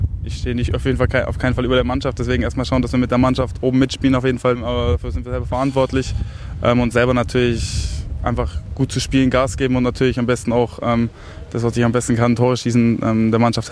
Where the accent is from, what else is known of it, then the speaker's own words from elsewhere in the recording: Augsburg, Bavaria, Germany; nicht ganz so groß wie Augsburg, wo ich herkomme